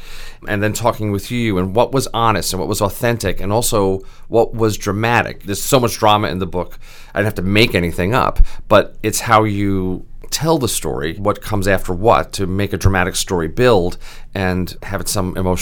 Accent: Brooklyn, New York, United States; You know, I was from Brooklyn, and … 's from Brooklyn

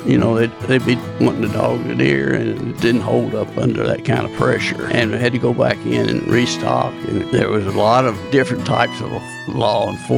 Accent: Kentucky, United States; I grew up in Kentucky, went into service, got out of service, went to the University of Missouri, got a wildlife degree, and came to work for Tennessee.

